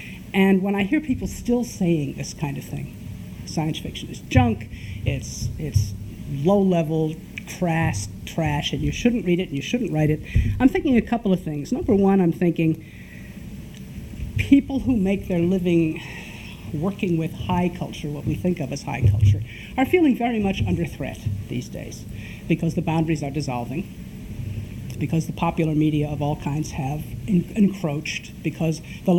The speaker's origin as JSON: {"language": "English", "region": "New Mexico", "country": "United States", "said": "You have to understand, I come from New Mexico"}